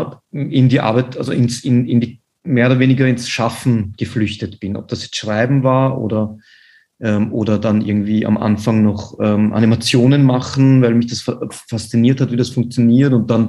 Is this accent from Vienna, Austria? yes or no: yes; Vienna, Austria; Wie gesagt, ich bin wie in Wien aufgewachsen.